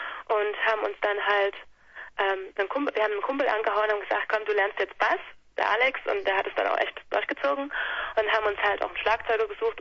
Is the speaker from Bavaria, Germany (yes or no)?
no; Thuringia, Germany; Wir kommen aus Thüringen, eigentlich so aus den Dörfern verstreut, rum von Schleiz, ja, oder wen das halt nicht so geläufig ist, Nähe Jena.